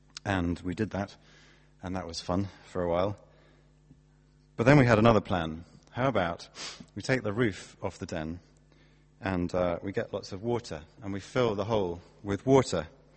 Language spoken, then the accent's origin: English; Coventry, West Midlands, United Kingdom; when I was growing up in Coventry, we had a patch of ground in our back garden.